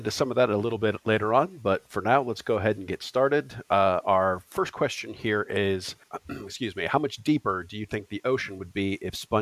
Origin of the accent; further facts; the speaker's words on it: Florida, United States; now in Poland; I grew up in Florida, and I've been in Poland for 14 years now